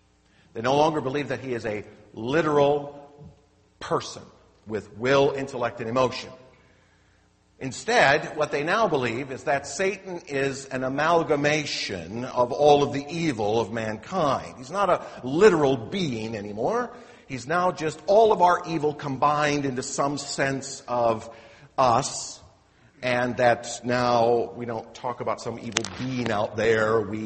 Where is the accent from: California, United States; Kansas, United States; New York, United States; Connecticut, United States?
Kansas, United States; I am not, as you know, a Southern Baptist. I'm from Kansas